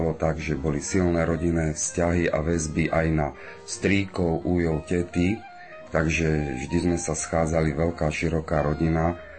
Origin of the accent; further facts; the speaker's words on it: Bziny, Žilina Region, Slovakia; No, ja som sa síce narodil v Žiline, ale hrdo sa hlásim k tomu, že vyrastal som na Orave, v maličkej dedinke Bziny.